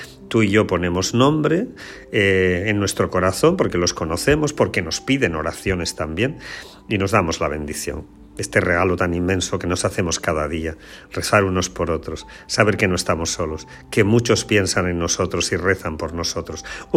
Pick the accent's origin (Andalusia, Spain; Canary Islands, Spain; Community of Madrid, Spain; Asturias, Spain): Andalusia, Spain; Porcuna; Y en mi pueblo de Porcuna, pues es el día que se llama el Domingo de las Flores.